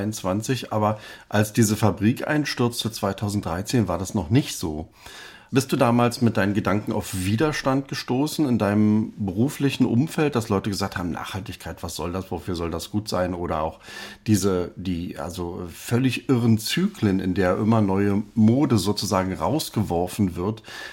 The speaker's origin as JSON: {"language": "German", "region": "eastern Germany", "country": "Germany", "said": "da bin ich immer so als Ostdeutscher gesehen worden, weil ich komme aus Ostdeutschland"}